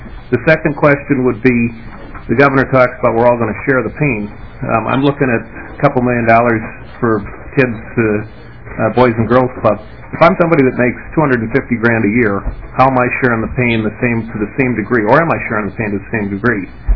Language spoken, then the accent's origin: English; Minnesota, United States; And I don't say that as a Democrat or a Republican, just as a Minnesotan, that we'll all do our part.